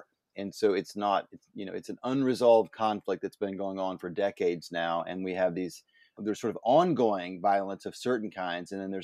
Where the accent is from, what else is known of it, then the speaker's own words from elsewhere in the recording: the South, United States; So I'm from the American South, grew up in a pretty fundamentalist Baptist background, conservative politically